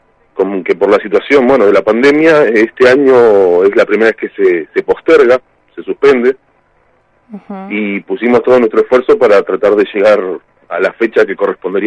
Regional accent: Tierra del Fuego, Argentina; para los que somos fueguinos, es muy difícil no tener un amigo chileno, casi imposible.

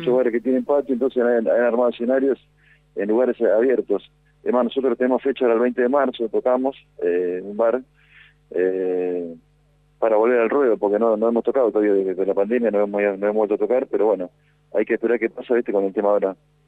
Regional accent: Bahía Blanca, Buenos Aires Province, Argentina; Sí, somos de Bahía Blanca, una banda de rock.

